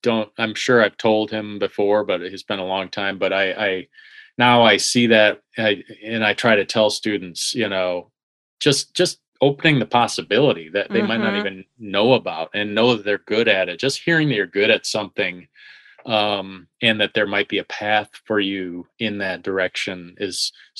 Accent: Michigan, United States; I'm from Michigan. I've been here my whole life.

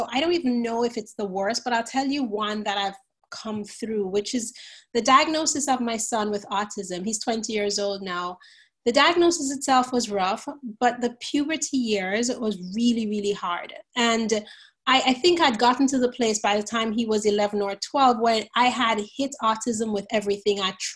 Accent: Jamaica; now in United States; I'm from Jamaica in the West Indies, not Jamaica, Queens in New York, but I live in upstate New York right now.

